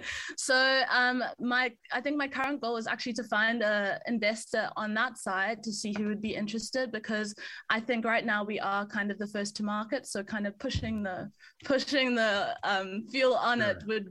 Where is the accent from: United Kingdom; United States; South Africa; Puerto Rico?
South Africa; And I'm from South Africa.